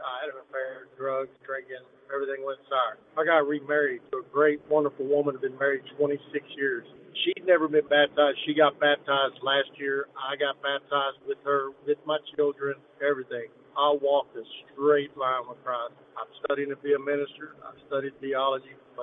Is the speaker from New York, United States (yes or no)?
no; Log Cabin, Texas, United States; I'm from Log Cabin, Texas, and I was baptized when I was 11, 12 years old.